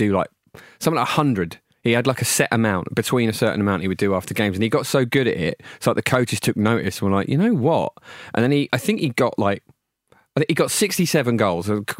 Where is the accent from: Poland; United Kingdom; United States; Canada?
United Kingdom; But like, as a British person...